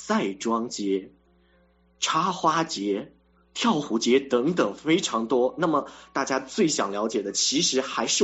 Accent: Chuxiong, Yunnan, China; 我们楚雄的少数民族有80多万啊

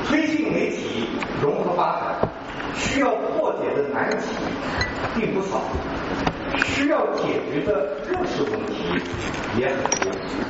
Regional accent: Jintan, Jiangsu, China; 我可以自豪地说我是江苏金坛人，非常高兴回到家乡参加江苏发展大会。作为江苏人

